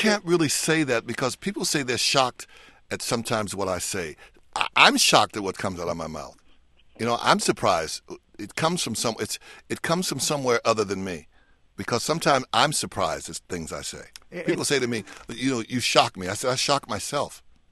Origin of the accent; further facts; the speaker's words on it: United States; You know, I'm as American as apple pie, you know?